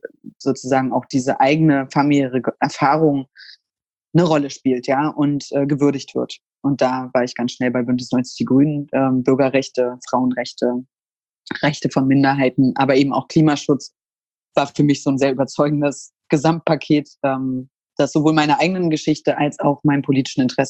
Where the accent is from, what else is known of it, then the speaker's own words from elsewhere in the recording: Germany; born there; Ich bin in der DDR geboren und war 6 Jahre alt, als die Mauer gefallen ist.